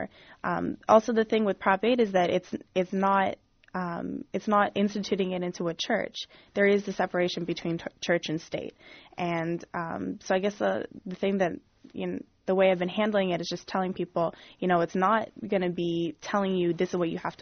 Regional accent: San Francisco, California, United States; even though growing up in San Francisco, you know, I probably was blessed with a more accepting community than a lot of other communities.

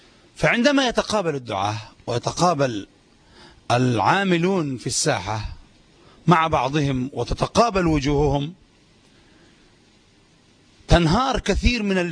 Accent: Yemen; أضرب مثالا بما يجري عندنا في اليمن

